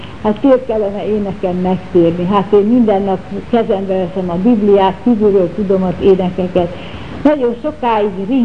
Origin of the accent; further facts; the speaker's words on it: Budapest, Hungary; born there; Hívő szülők gyermeke vagyok, itt születtem Budapesten, a Bakács téren, 1924. május 22-én.